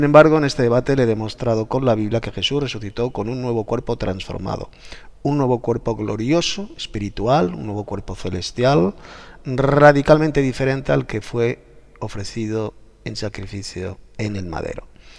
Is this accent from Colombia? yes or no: no; Spain; soy de España